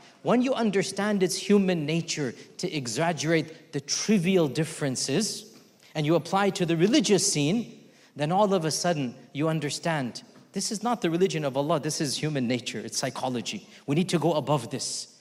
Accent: United States; You're British, I'm American.

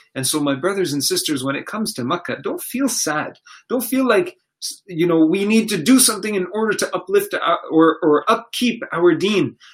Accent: Canada; where are you from? Canada, I gave you my passport.

